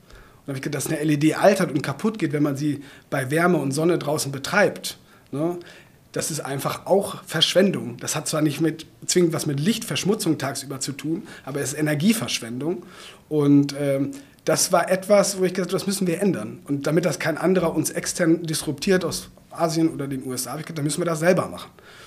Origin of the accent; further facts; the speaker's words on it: Bünde, North Rhine-Westphalia, Germany; vor 70 Jahren hat mein Uropa in Bünde, Westfalen, wo ich herkomme, Glühbirnen repariert.